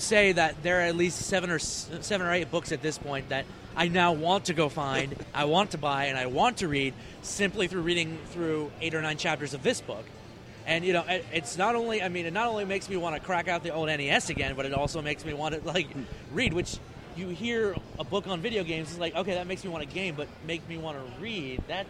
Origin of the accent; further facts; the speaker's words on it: Frederick, Maryland, United States; Well, yeah, we're from Frederick, so it was a bit of a drive for us, but we got to go down there.